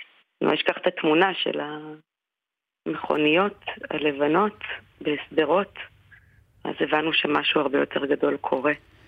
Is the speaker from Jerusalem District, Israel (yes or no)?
yes; Jerusalem, Jerusalem District, Israel; המפקדים לא ענו, טסנו לסורוק, אנחנו ירושלמים